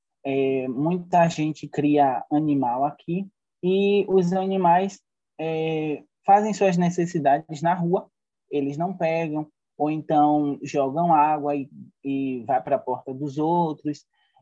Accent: Salvador, Bahia, Brazil; Eu nasci em Salvador, Bahia, moro no bairro do Rio Vermelho, também nasci aqui.

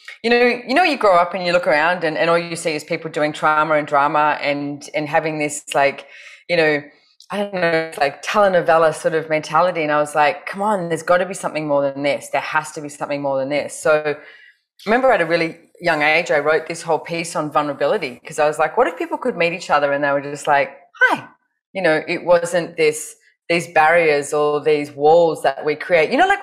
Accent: Australia; moved away as an adult; also born or lived in Europe; I grew up in Australia. I was very adamant I wanted to see the world at a really young age. And I was 19 and I went off to America and I stayed in America for 3 months and then went and lived in Europe.

